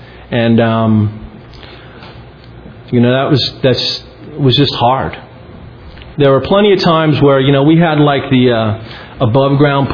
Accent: East Coast, United States; I'm from the East Coast, and I was from an alcoholic family with a lot of recovery.

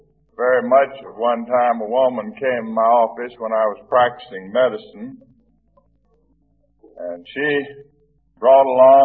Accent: Texas, United States; born there; I was born in East Texas.

